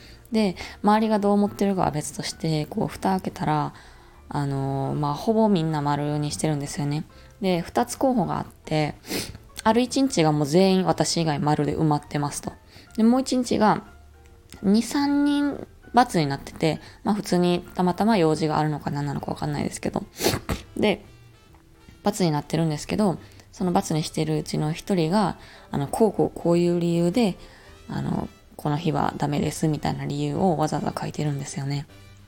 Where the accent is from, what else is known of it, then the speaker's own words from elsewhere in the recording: Osaka, Japan; 今のところ私大阪から来たってのもあって